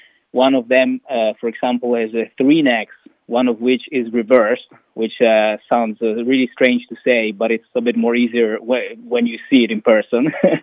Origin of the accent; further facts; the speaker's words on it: Italy; English is a second language; from Italy.